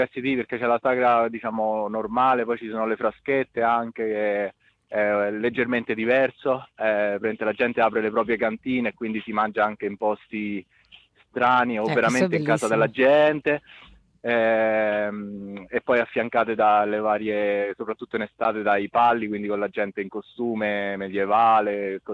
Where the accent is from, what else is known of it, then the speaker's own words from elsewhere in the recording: Lazio, Italy; now in Australia; È vicino, il paese è Labico, io vengo da vicino a Labico.